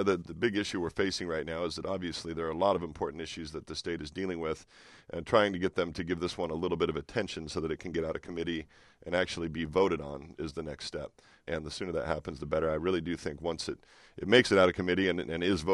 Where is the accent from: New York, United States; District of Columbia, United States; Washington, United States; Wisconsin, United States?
Washington, United States; Walla Walla; Just so happens that my hometown where I grew up out there in Walla Walla, producing some of the best wine grapes in the entire world.